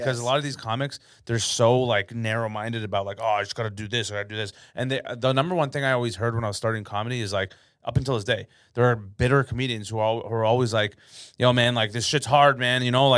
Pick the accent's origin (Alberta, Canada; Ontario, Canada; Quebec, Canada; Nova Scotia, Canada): Ontario, Canada; Toronto; that's the beauty of growing up in Toronto. That's why I love Toronto